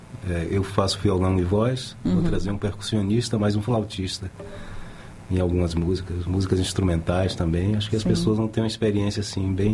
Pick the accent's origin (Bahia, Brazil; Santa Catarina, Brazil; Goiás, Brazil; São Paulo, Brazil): Bahia, Brazil; Santa Cruz Cabrália; also born or lived in Salvador; Eu nasci aqui em Salvador, mas logo na pré-adolescente, assim, fui morar em Cabralha.